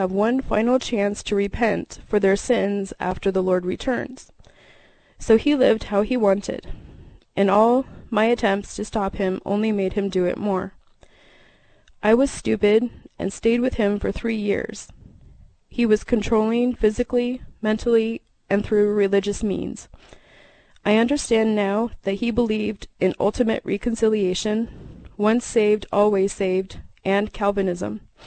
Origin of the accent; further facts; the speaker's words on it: Alaska, United States; As I thought back on my childhood growing up in Alaska, I realized that was very true.